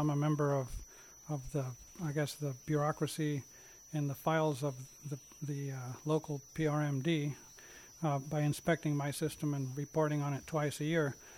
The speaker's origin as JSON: {"language": "English", "town": "Jenner", "region": "California", "country": "United States", "said": "from Jenner."}